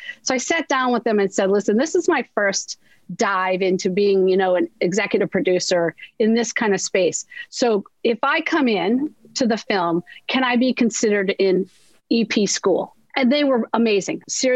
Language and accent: English; Iowa, United States; Again, I'm from a tiny little town in Northeast Iowa, 500 people in my hometown.